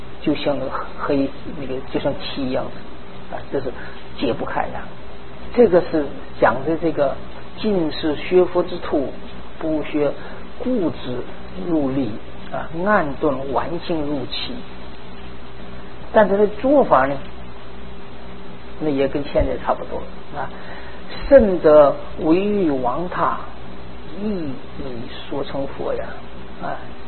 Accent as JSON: {"language": "Chinese", "region": "northern China", "country": "China", "said": "但是我是北方人呐，想家呀，我是想故乡啊，"}